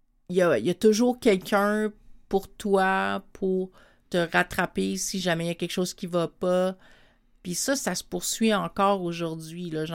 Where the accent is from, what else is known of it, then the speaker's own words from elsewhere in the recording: Montreal, Quebec, Canada; also born or lived in Châteauguay; J'ai grandi à Montréal, dans 3 quartiers différents, mais toujours à Montréal, donc dans l'action. Et là, on est déménagé sur la rive sud à Châteauguay. Pour toute la période du secondaire.